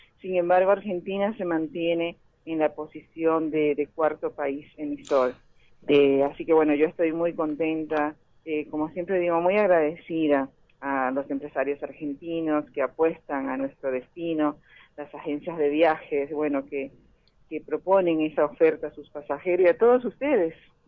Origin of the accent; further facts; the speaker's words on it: Dominican Republic; yo soy dominicana y lo siento.